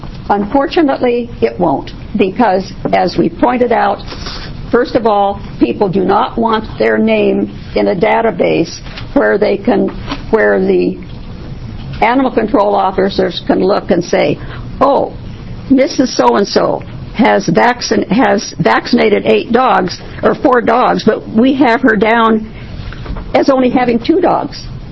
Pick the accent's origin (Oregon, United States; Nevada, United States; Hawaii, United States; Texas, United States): Oregon, United States; Creswell; And I'm from Creswell, Oregon.